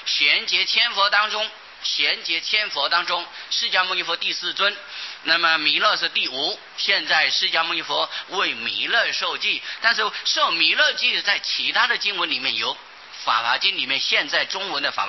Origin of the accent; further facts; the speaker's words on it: China; 我中国人喜欢简单了啊，所以文字不能太多。